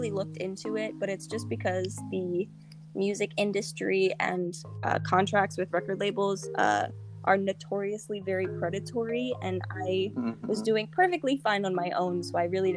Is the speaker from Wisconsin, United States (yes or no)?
no; Fredericksburg, Virginia, United States; because in my hometown of Fredericksburg, they actually do live shows pretty often